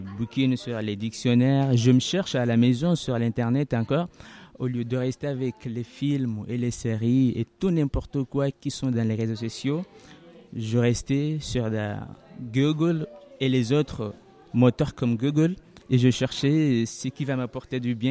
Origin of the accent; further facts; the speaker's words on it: Comoros; French is a second language; je suis comorien, j'apprenne le cours de français à la médiation cité.